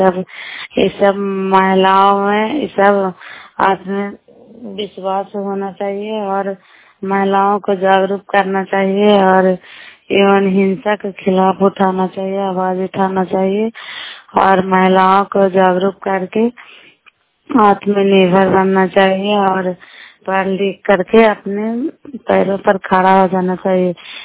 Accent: Bihar, India; नालंदा जिला कराय ब्लॉक के निवासी हूँ।

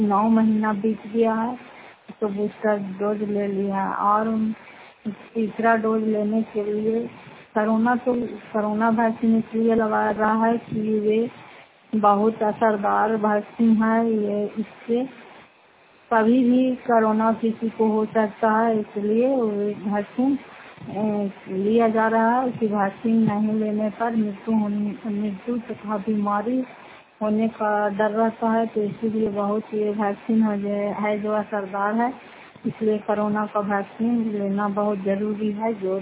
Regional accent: Fatehpur, Bihar, India; घर फतेहपुर पंचायत मकरौता जिला नालंदा पचरा ब्लॉक की निवासी हूँ।

